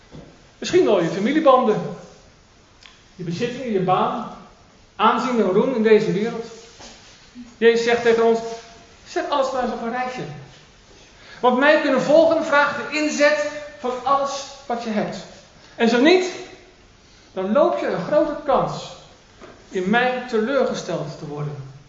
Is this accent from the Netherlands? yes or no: yes; Netherlands; Weet u, als Nederlanders zijn wij bekend om onze prijsbewustheid.